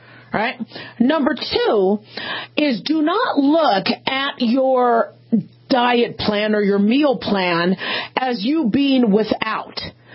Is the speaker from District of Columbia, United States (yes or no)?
no; Phoenix, Arizona, United States; And I grew up in Phoenix, Arizona, so we were always sweating and dehydrated and undergoing heat shock